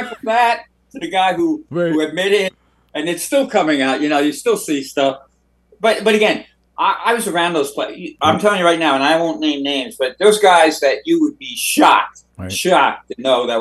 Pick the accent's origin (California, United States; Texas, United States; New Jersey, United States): New Jersey, United States; He thinks I'm from San Diego, but I'm from New Jersey.